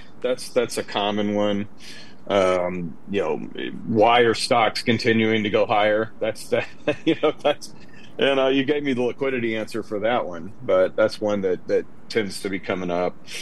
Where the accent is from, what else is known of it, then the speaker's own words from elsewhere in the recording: Tennessee, United States; Yes, I'm in my home state of Tennessee. Although Nashville is nothing like Memphis, that's for darn sure.